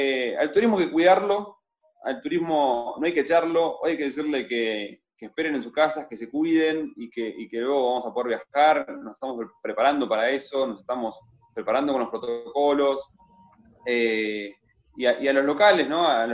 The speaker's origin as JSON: {"language": "Spanish", "town": "Pinamar", "region": "Buenos Aires Province", "country": "Argentina", "tie": "born or raised there", "also_born_or_lived": "Madariaga", "said": "Yo nací en Buenos Aires. Ajá. Y me vine a vivir acá a Madariaga, que queda pegado a Pinamar."}